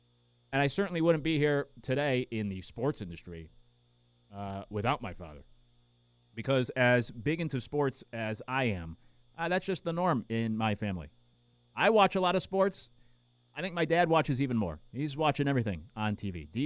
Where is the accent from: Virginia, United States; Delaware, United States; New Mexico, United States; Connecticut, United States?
Connecticut, United States; We grew up in Connecticut.